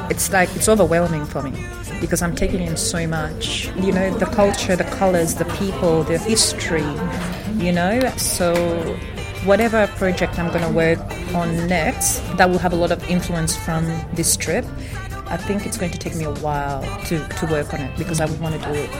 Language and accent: English; Seychelles; now in Australia; Even though I'm from Seychelles, which is pretty close to Tanzania, I live in Australia, so it's a bit far.